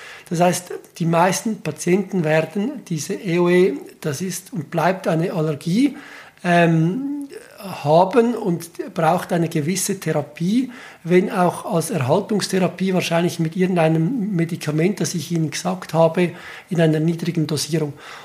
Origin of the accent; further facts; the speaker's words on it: Switzerland; ich als Schweizer